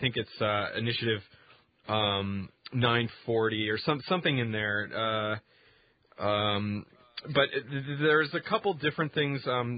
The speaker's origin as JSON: {"language": "English", "town": "Seattle", "region": "Washington", "country": "United States", "said": "Maybe it's that I am from King County in Seattle, but I also find that Dan Savage does a great job representing the city"}